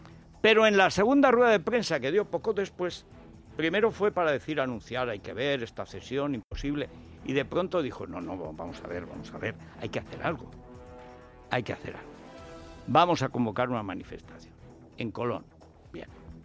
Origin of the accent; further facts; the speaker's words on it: Spain; Porque somos españoles. Que no hemos venido aquí de cualquier sitio.